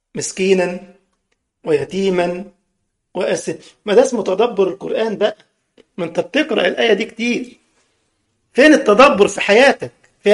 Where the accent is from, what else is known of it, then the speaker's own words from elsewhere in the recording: Egypt; كان زمان عندنا في مصر كان في حاجة اسمها السرير أبو عمدان